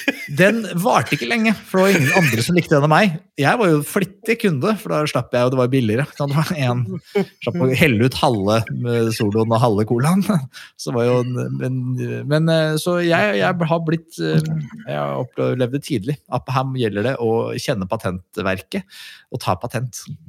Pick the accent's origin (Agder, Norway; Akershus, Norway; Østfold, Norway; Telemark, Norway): Akershus, Norway; Skedsmokorset; Jeg vokste opp på Skedsmokorset